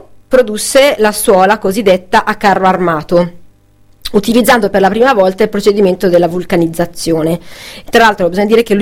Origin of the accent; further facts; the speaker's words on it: Albizzate, Lombardy, Italy; ad Albizzate, nel mio piccolo villaggio natale.